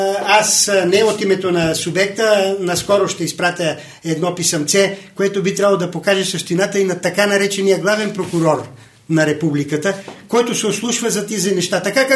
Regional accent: Kyustendil, Kyustendil Province, Bulgaria; born there; в листата в родното ми място Кюстендил.

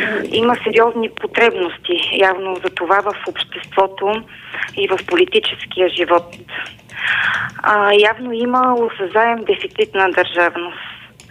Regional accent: Montana, Montana Province, Bulgaria; тук аз съм представител на Северо-Западния район. Така? Тук съм родена в Монтана, живяла съм и живея в Монтана.

